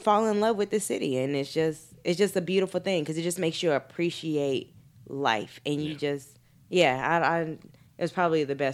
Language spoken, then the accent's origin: English; Los Angeles, California, United States; I'm from Los Angeles, born and raised.